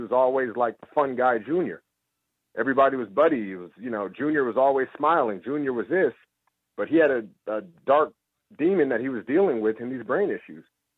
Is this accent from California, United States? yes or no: yes; San Francisco, California, United States; I grew up in the Bay Area from San Francisco.